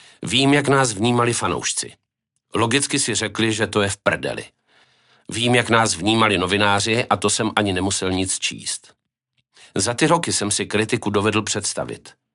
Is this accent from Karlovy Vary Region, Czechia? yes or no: yes; Ostrov nad Ohří, Karlovy Vary Region, Czechia; Vyrůstal jsem v Ostrově nad Ohří, kde nebyl zimní stadion a za ledem jsme museli jezdit nejčastěji do Klášterce nebo do Varů.